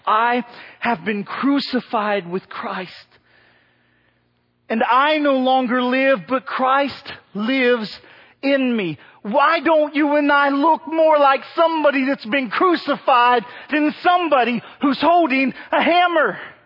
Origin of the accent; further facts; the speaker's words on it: United States; And this is America. And I'm an American.